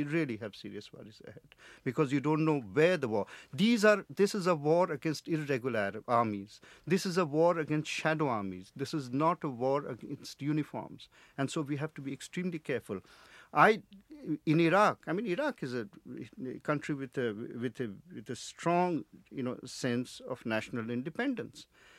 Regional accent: India; And I'm also an Indian. I was taking a flight from London to Delhi

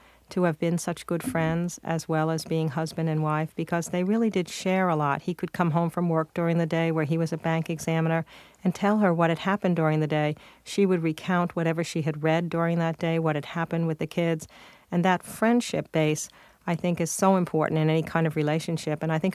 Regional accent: Rockville Centre, New York, United States; Indeed, I gave a talk in Rockville Center at my hometown in the high school last week

